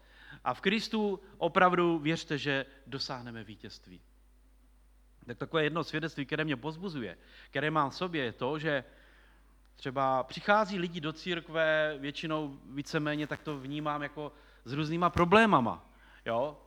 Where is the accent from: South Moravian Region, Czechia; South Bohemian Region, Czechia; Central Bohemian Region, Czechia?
South Moravian Region, Czechia; Lednice; Ale v podstatě pocházím, kdybych to řekl přesně, i z Nejítku u Lednice, to je úplně nejmenší vesnička na Jižní Moravě